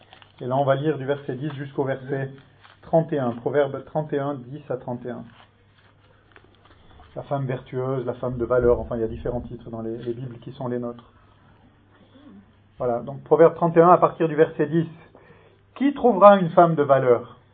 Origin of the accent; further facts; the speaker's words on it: France; moved away as an adult; now in Switzerland; j'ai quitté la France en 1989, plus précisément en septembre, après un début de carrière militaire dans l'armée de l'air de 5 ans.